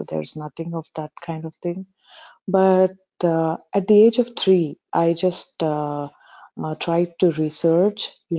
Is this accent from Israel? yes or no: no; Visakhapatnam, Andhra Pradesh, India; now in Denver, United States; I'm basically from India. I come from southern part of India, and my native is Visakhapatnam, Vizag. And I have been living in United States, in Denver. I have been living here for the past 3.5 years or so.